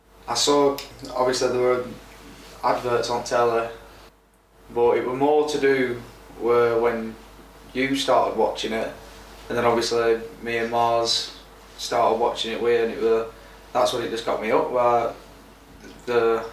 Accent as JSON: {"language": "English", "town": "Burnley", "region": "North West England", "country": "United Kingdom", "tie": "born or raised there", "said": "growing up in the Burnley area as a young boy, like getting born in the late 90s"}